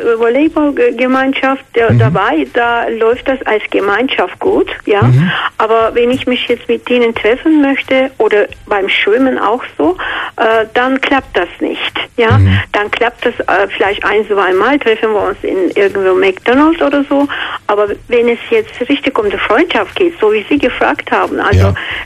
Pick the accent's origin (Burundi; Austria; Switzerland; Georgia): Georgia; now in Stuttgart, Germany; Aus Georgien.